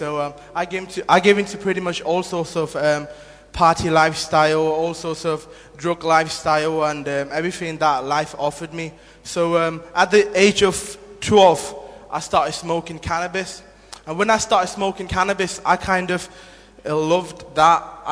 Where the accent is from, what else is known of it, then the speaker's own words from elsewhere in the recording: Nepal; now in Doncaster, United Kingdom; I'm 23 years of age. And I'm originally from Nepal, but live in Doncaster at the moment.